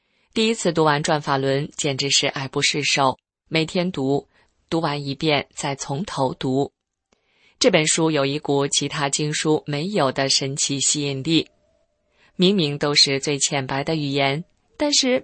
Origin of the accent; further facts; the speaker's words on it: Taiwan; born there; 身为中国人，在自由的台湾出生